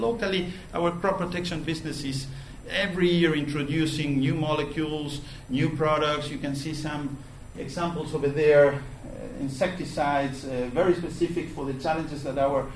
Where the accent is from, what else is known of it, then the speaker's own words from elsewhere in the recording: Buenos Aires, Argentina; I myself, I was born in Buenos Aires. I always lived in Buenos Aires.